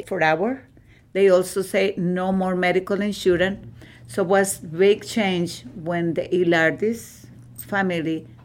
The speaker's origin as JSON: {"language": "English", "town": "Guadalajara", "region": "Jalisco", "country": "Mexico", "second_language": "English", "moved": "as an adult", "said": "I'm from Mexico, South Mexico, Guadalajara. Just come in 1985. And I was like 27 years old."}